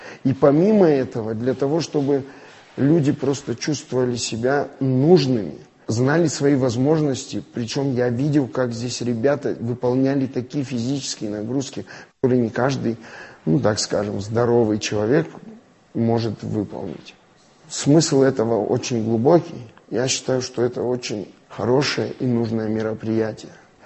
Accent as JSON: {"language": "Russian", "town": "Vladikavkaz", "region": "North Ossetia–Alania", "country": "Russia", "said": "Я представляю Северную Осетию, приехал из Владикавказа."}